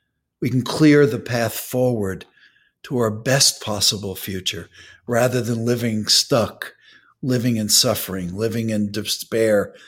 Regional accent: New York, United States; you know a little bit about my background. I'm from New York.

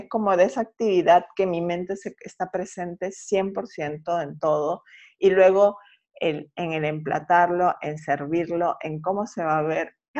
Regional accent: Peru; yo como buena peruana

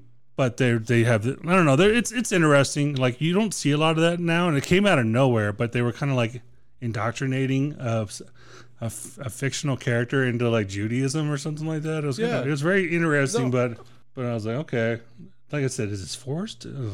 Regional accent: United States; If I wrote a movie, and I'm from America, there would be lots of cunts in it.

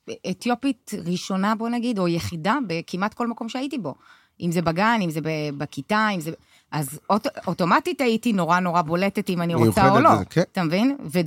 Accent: Bat Yam, Tel Aviv District, Israel; נולדתי בבת ים. אני בת ימית.

